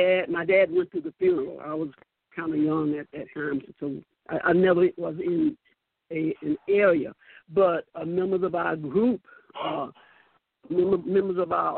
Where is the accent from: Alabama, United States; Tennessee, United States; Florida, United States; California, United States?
Alabama, United States; Well, I was born in I came from Alabama, and and back then it was such very very segregated.